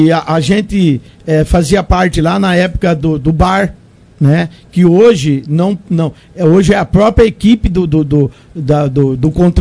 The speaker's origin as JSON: {"language": "Portuguese", "country": "Brazil", "tie": "born there", "said": "E eu falo que eu tenho orgulho da Vila Gadini, porque ali foi onde eu nasci também, né?"}